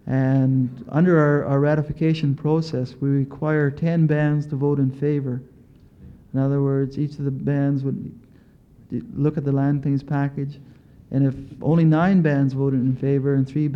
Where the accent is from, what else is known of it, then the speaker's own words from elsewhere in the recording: Yukon, Canada; And that was one of the hallmarks of the Yukon Indian people, is that we've did away, while the distinction exists in law between status and non-status people, in terms of dealing with ourselves